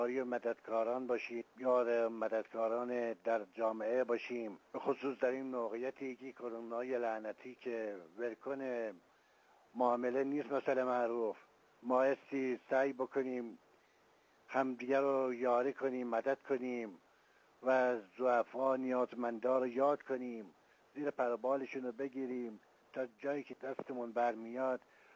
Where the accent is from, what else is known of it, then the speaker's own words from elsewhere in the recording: Shiraz, Fars, Iran; از شیراز هستم،